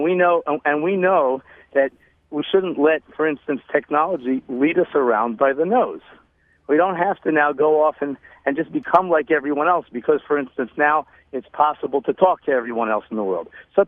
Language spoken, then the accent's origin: English; Philadelphia, Pennsylvania, United States; Now, I come from America, and America is fantastic in a lot of ways.